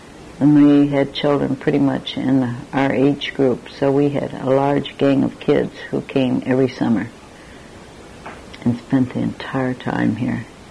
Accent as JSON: {"language": "English", "town": "Grand Rapids", "region": "Michigan", "country": "United States", "tie": "born there", "said": "I was born in Grand Rapids"}